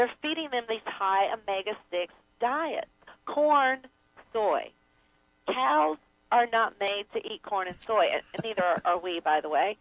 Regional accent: North Carolina, United States; I grew up in North Carolina. My dad farmed soybeans.

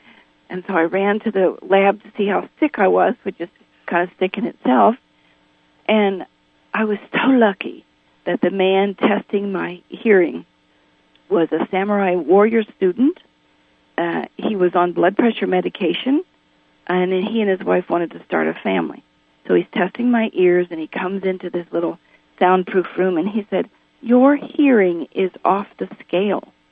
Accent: Appalachia, United States; I was raised in Appalachia, in a corn crib, actually, that was converted into a place where we could live.

